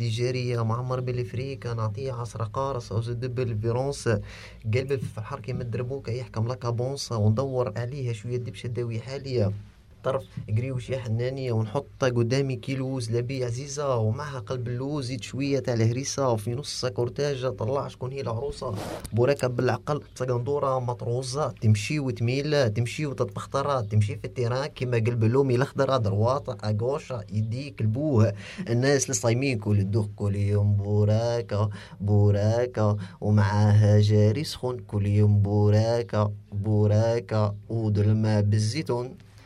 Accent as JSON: {"language": "French", "country": "Algeria", "second_language": "French", "lives_now": "Geneva, Switzerland", "said": "je viens d'Algérie, j'habite à Genève."}